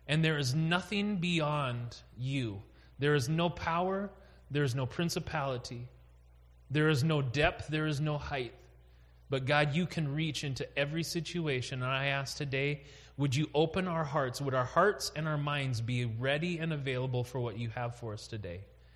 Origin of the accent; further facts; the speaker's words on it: North Dakota, United States; So I grew up in North Dakota, and the little town that I grew up in, my phone number was 255-2534.